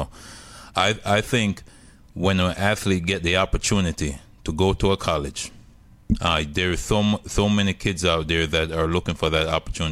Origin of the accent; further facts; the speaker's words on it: Jamaica; I'm from Jamaica, right?